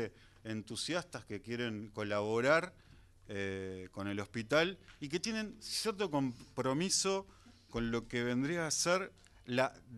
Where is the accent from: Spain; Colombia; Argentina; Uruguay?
Uruguay; Yo soy uruguayo.